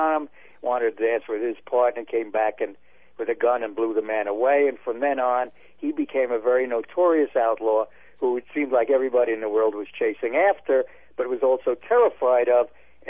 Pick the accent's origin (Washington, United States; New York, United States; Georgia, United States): New York, United States; New York City; By the way, he came from my hometown of New York City, as William Bonney.